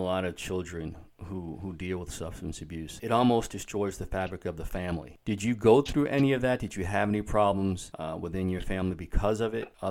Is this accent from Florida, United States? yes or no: no; Baltimore, Maryland, United States; But I grew up in West Baltimore, and it was, when I say it was all around me, it was all around me.